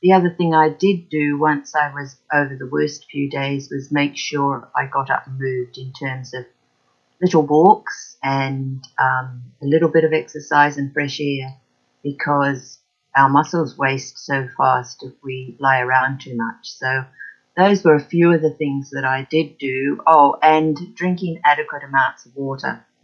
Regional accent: Australia; now in Auckland, New Zealand; I am Australian, and yeah, that's where my heart is really. But it's easy to live in Auckland, and it's a lovely place to be also.

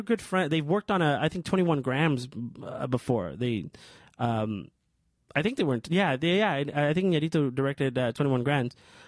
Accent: Guerrero, Mexico; There's the disappearance of the 43 students in my home state of Guerrero.

